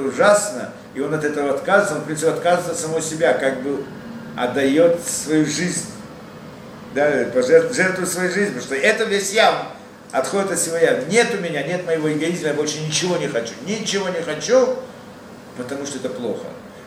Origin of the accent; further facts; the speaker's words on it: Russia; Так я думал, это я единственный из России, который сделал чуву.